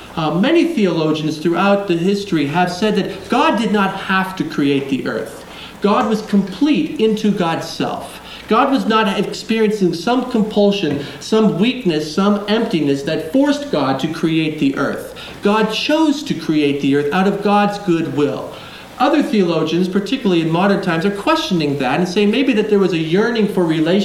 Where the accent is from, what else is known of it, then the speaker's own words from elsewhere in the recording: California, United States; I come from Southern California, and when you can throw a rock to the mountains, they're not much further than the mountains that are here